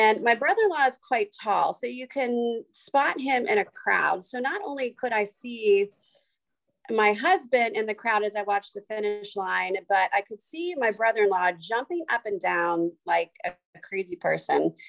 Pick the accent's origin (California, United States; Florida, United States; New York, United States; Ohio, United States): Florida, United States; So I, growing up in Florida, you could swim before you could walk.